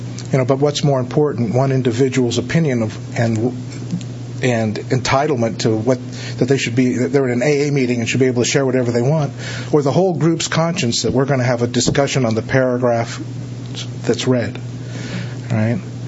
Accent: Santa Monica, California, United States; So first, I'd like to start off by saying that I'm from Santa Monica

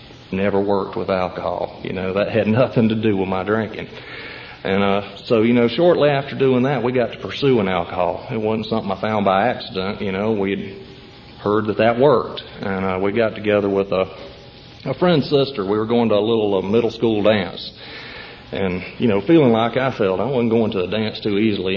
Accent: Spartanburg, South Carolina, United States; born or raised there; also born or lived in Pascagoula, Mississippi

